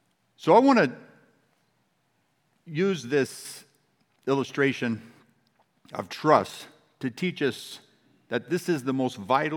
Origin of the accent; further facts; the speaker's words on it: California, United States; So I grew up in the San Joaquin Valley, this large valley over 400 miles long, 150 miles wide in California.